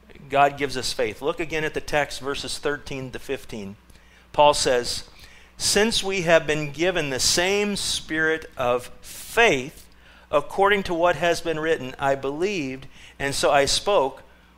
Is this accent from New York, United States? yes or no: no; Des Moines, Iowa, United States; I remember as a child growing up in Des Moines, Iowa